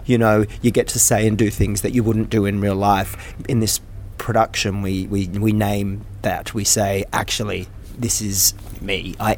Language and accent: English; Australia; I'm Australian.